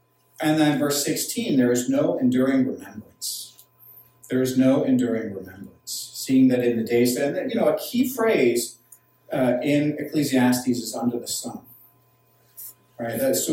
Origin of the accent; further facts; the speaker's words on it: Edinburgh, Scotland, United Kingdom; She came from my hometown of Edinburgh